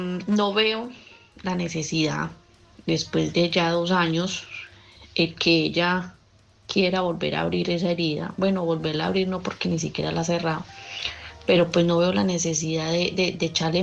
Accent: Colombia; now in Madrid, Spain; Nosotros somos colombianos. Hace aproximadamente 6 años nos vinimos para acá, para Madrid, con nuestros 2 hijos.

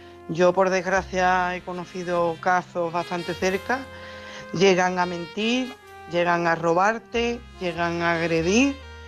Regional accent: Coria, Extremadura, Spain; de Coria.

